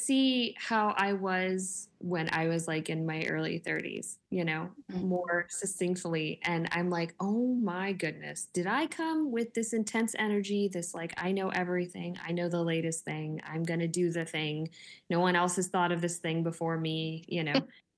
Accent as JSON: {"language": "English", "town": "Albuquerque", "region": "New Mexico", "country": "United States", "tie": "born or raised there", "also_born_or_lived": "Minneapolis", "said": "Like, I grew up in Albuquerque. I don't know anyone in Albuquerque. Well, Minneapolis is sort of my community, but I live out here."}